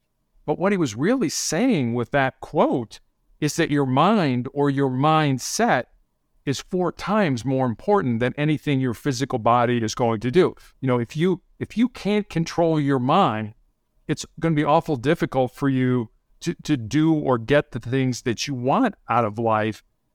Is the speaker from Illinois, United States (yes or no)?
yes; Chicago, Illinois, United States; I grew up in Chicago